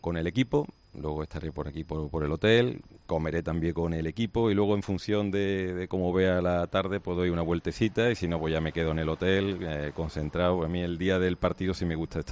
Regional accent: Villaverde del Río, Andalusia, Spain; born there; Sí, de Villaverde del Río. Yo nací en Villaverde del Río.

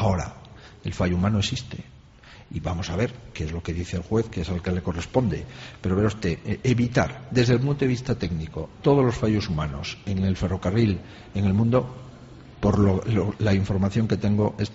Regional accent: Ourense, Galicia, Spain; Yo te agradezco mucho porque soy de Orense y te agradezco esa diferenciación. Por lo tanto, los gallegos cometemos siempre algunos errores

